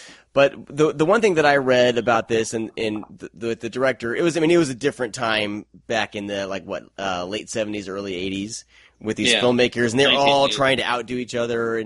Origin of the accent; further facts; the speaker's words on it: Midwest, United States; I mean, I grew up in the Midwest. I've visited butcher shops. We had, you know, we raise animals.